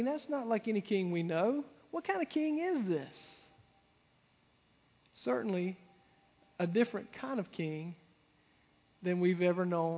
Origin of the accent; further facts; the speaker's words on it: Lyman, United States; I'm from Lyman. And so violence and revenge, that's part of who I am. I mean, you mess with somebody from Lyman and we'll cut you.